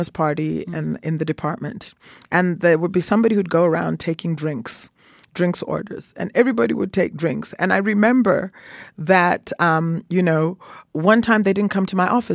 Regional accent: Canada; You know, growing up in Canada, we spoke French.

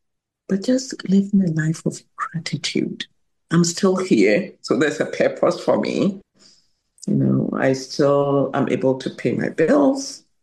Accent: Ghana; So, growing up in Ghana, you know, I've mentioned I'm a math major.

